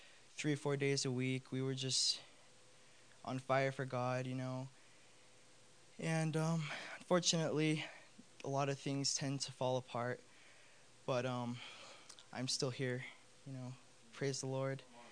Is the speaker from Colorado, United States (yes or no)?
yes; Colorado, United States; I'm a sophomore in high school. I'm from Colorado. Grew up in church.